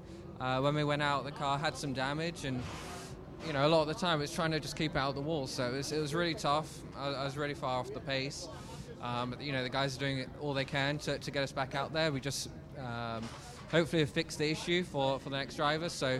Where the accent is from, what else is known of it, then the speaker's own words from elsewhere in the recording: Dubai, United Arab Emirates; Well, I'm British, but I was born and raised in Dubai. I always lived there, so it's a bit of a mix.